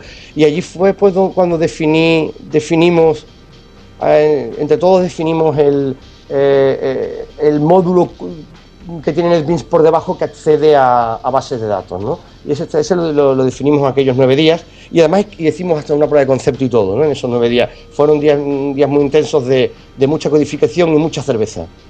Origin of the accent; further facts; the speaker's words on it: Marbella, Andalusia, Spain; Peter Jirica estuvo aquí en Marbella, en mi pueblo, el verano pasado, con su esposa.